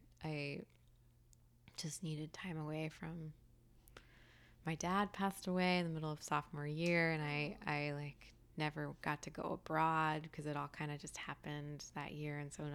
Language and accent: English; Sewanee, Tennessee, United States; Yeah, a little college town called Suwanee.